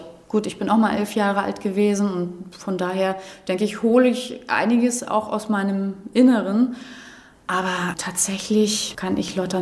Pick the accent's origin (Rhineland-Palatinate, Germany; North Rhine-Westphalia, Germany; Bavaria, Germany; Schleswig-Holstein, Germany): Schleswig-Holstein, Germany; Flensburg; now in Lüneburg Heath, Germany; Ich liebe meine Heimatstadt Flensburg, in der ich ja nicht mehr lebe. Ich lebe ja an der Lüneburger Heide